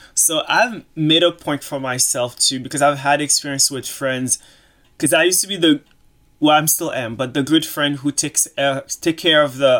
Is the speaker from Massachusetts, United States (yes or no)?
yes; Boston, Massachusetts, United States; also born or lived in New York; when I moved to New York, even I'm from Boston, when I used to hang out with people